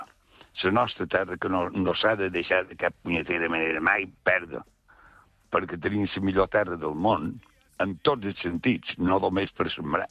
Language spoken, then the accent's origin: Catalan; Vilafranca de Bonany, Balearic Islands, Spain; jo, genèric del meu poble, Vilafranca, però jo totes les cançons que escric són dedicades a Mallorca, la majoria, sí.